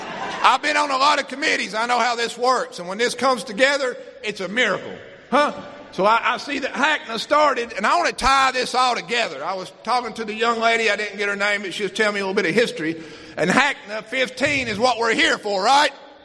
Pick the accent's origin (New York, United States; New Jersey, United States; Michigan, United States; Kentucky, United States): Kentucky, United States; I'm an addict. I'm from Kentucky, and if you don't know where that is, I'm from the little town where we started